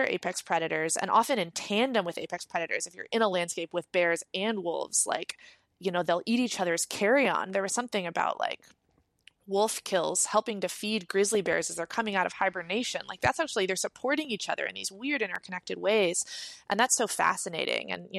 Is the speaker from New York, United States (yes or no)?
no; Oregon, United States; the story of America and the story of Oregon, to name my home state, cannot be actually told without talking about wolves.